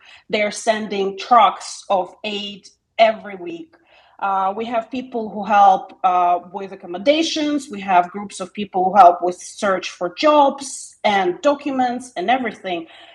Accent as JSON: {"language": "English", "town": "Lviv", "region": "Lviv Oblast", "country": "Ukraine", "also_born_or_lived": "Kyiv", "moved": "as an adult", "lives_now": "Spain", "said": "I am originally from Lviv, but I lived most of my adult life in Kyiv. And 8 years ago, I moved to Spain for a multitude of reasons, mostly for the sun and the sea."}